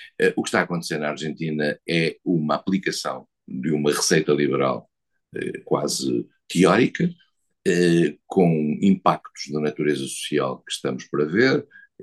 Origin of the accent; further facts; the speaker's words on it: Vila Real, Portugal; como se diz aqui na minha terra, em Vila Real